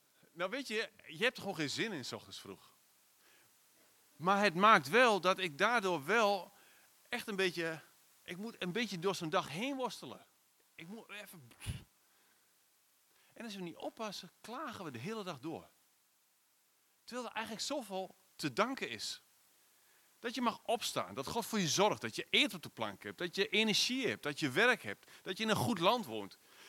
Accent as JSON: {"language": "Dutch", "country": "Netherlands", "said": "als we niet oppassen als Nederlanders, klagen we echt een hoop hoor."}